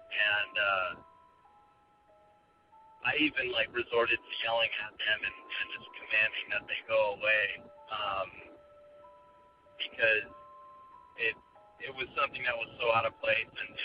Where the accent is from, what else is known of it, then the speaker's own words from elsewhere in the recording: California, United States; I'm from Southern California.